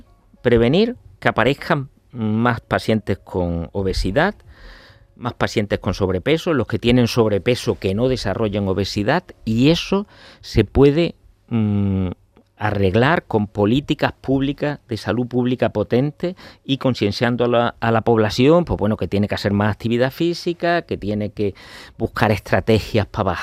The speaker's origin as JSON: {"language": "Spanish", "town": "Montoro", "region": "Andalusia", "country": "Spain", "lives_now": "Málaga, Spain", "said": "No, soy cordobés, nací en Montoro."}